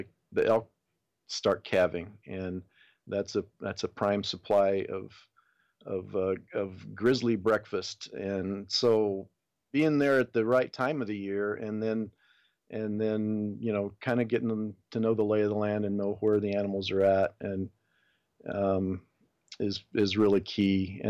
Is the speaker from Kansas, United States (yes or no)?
yes; Kansas, United States; also born or lived in Nebraska; I grew up in Kansas, and Kansas and Nebraska.